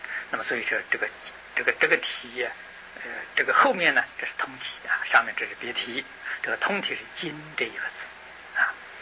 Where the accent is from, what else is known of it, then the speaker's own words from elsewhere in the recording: China; 那么这些理论与方法到了我们中国来，我们中国人也能用吗？